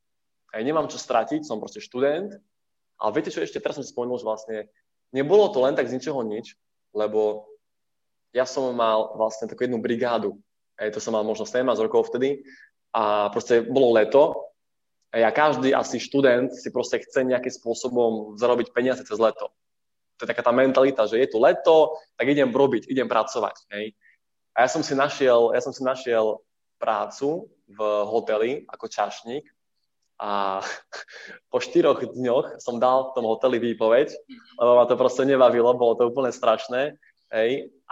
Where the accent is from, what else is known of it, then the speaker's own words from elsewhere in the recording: Košice, Košice Region, Slovakia; Ja som z Košic